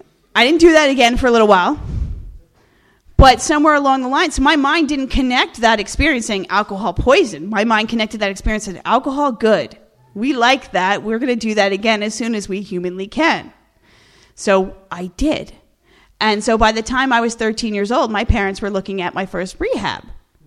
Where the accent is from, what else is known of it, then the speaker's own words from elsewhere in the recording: New Jersey, United States; I have to admit, I'm from Jersey. I have a colorful vocabulary.